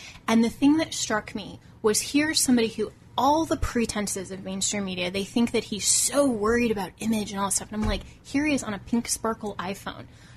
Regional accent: Colorado, United States; And Colorado, of course, is my home state.

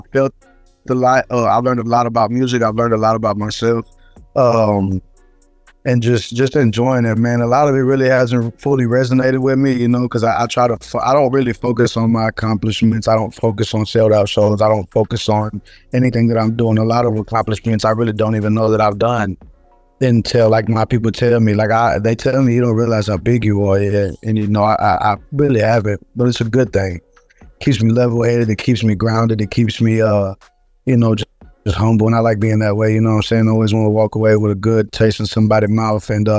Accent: Texas, United States; I mean, it's where I'm from. I'm a Texan. This is what I am.

